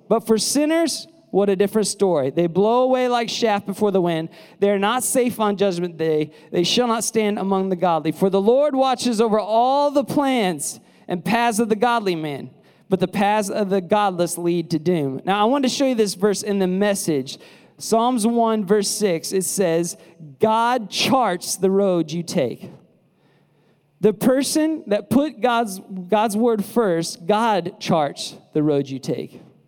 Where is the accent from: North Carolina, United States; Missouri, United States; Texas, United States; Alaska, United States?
Missouri, United States; St. Louis; And we're out here hiking, you know, we're from St. Louis.